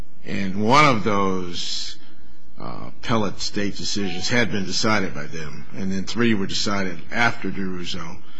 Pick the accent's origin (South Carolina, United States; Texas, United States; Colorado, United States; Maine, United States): Colorado, United States; I'm not a learned California judge because I'm from Colorado